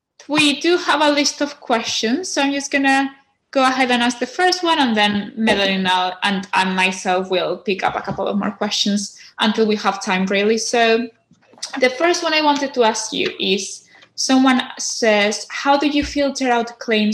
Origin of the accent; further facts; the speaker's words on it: Spain; From Spain. Clearly, my accent doesn't help here, but yeah.